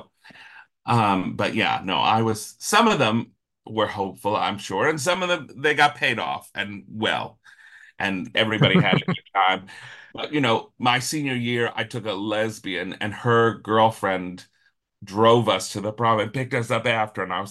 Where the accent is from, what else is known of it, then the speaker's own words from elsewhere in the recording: Wilkes-Barre, Pennsylvania, United States; He grew up in Scranton, I grew up in Wilkes-Barre.